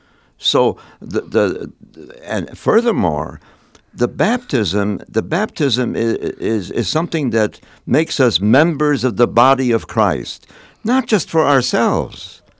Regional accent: Chicago, Illinois, United States; Well, I'm from Chicago, from Holy Trinity Parish.

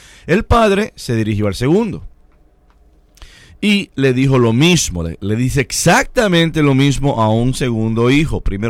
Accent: Puerto Rico; es como los puertorriqueños, que hablamos con una fuerza en ocasiones que parece que estamos enojados, estamos enfogonados.

